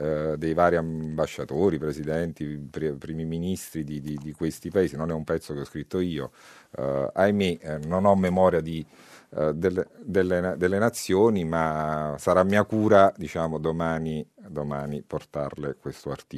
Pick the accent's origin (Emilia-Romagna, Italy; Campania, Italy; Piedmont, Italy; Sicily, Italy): Campania, Italy; io sono un figlio di quella terra, nel senso che io non sono napoletano di città, sono napoletano della Terra dei Fuochi. E quindi, come dire, sono cresciuto tra i veleni